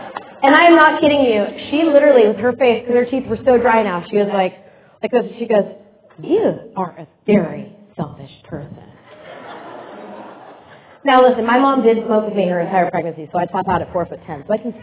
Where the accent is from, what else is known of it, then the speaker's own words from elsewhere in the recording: Seattle, Washington, United States; now in Los Angeles, United States; It's the weirdest thing since I'm from Seattle.